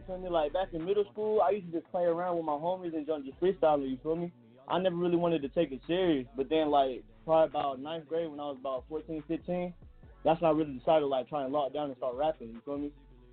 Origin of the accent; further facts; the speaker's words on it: Riverdale, Georgia, United States; I'm originally from Riverdale, though, but when I was young, you know, I used to move around a whole lot